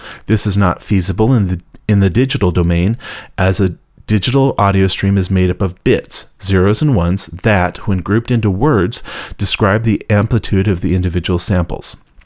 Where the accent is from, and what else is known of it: East Bay, California, United States